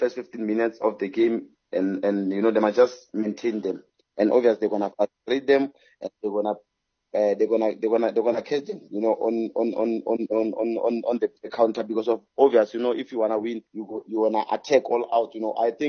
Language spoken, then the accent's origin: English; Tshwane, Gauteng, South Africa; You know, I'm from Tshwane